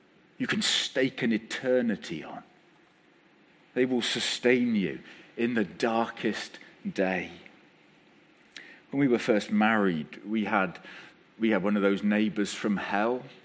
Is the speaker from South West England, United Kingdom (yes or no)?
yes; South West England, United Kingdom; It's okay, I'm from Wiltshire. We haven't mastered the front door yet.